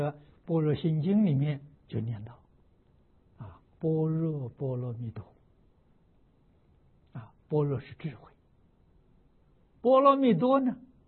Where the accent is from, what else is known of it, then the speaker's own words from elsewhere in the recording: China; 我们中国人常常讲的圆满啊，大圆满啊